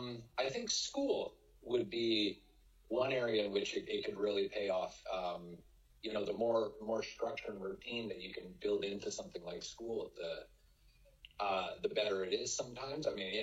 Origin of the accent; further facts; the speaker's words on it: Canada; Things like the 4th of July being a Canadian, they just don't have that same punch for me.